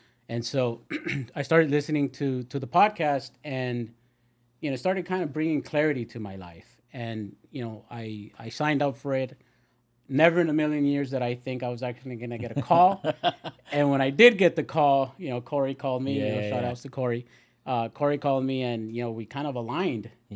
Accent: Los Angeles, California, United States; I'm from the San Fernando Valley, born and raised in L.A., you know, kind of love my roots in, yeah, in the San Fernando Valley. It's hot, but I love it out there.

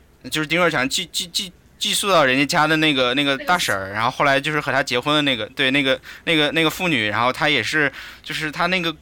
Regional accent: China; 但是我们作为中国人看起来就是除了它里面说的它的语言是我们听不懂以外

